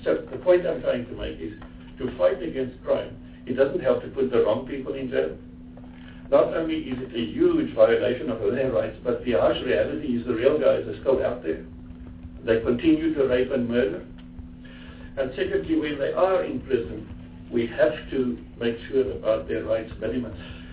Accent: South Africa; I was very proud that I'm South African and we do not have that.

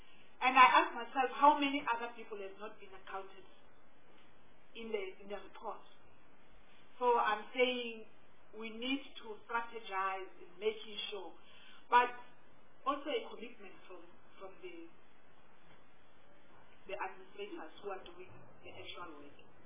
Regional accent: South Africa; Does this mean that as South African, you think we are now leading a healthy lifestyle

